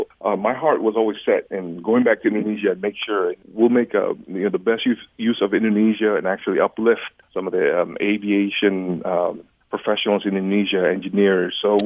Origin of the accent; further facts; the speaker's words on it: New York, United States; So growing up in New York, you know, I was never in any trouble.